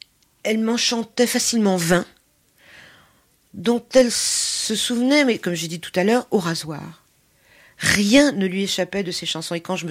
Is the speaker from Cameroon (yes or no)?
no; Paris, Île-de-France, France; born there; Bon, c'est pas ma langue, je suis née à Paris, mais c'est vrai que quand j'étais petite, mes parents parlaient hongrois entre eux, et donc je comprends pratiquement tout.